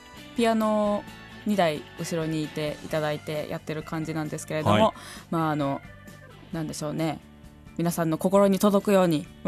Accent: Hokkaido, Japan; まあ、私北海道出身なので、

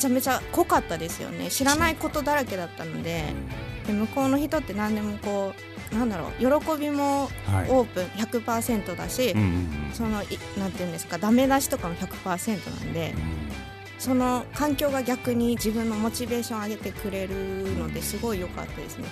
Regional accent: Kawasaki, Kanagawa, Japan; 地元の川崎でも歌ったり、

